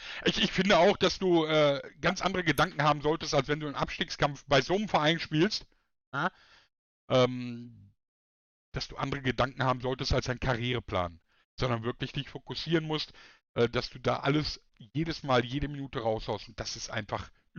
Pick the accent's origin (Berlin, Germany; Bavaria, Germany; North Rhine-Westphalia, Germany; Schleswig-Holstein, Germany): North Rhine-Westphalia, Germany; Dortmund; wir als Dortmunder, Bolti und ich, vielleicht eher ich, Bolti ist ja kein waschechter Dortmunder